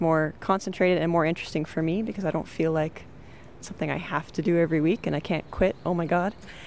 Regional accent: St. John's, Newfoundland and Labrador, Canada; I come from St. John's, Newfoundland.

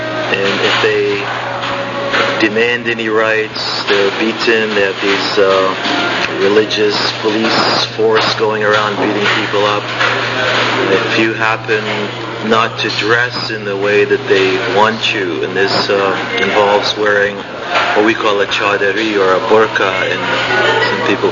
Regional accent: Kabul, Afghanistan; English is a second language; moved away as an adult; now in United States; Okay, I was born in Afghanistan, in the city of Kabul, and I spent a lot of time there. I went to school, high school, and then the 2 years of university at Kabul University. And then I came to the United States for education.

